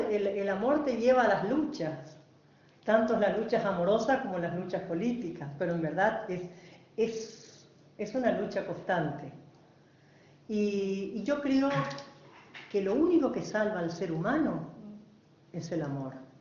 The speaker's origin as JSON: {"language": "Spanish", "country": "Paraguay", "moved": "as an adult", "lives_now": "Argentina", "said": "yo también vengo de la dictadura de Stroessner. Yo soy paraguantina, porque ya tengo más vida vivida acá en la Argentina, ya formé mi hogar, tengo mis hijos"}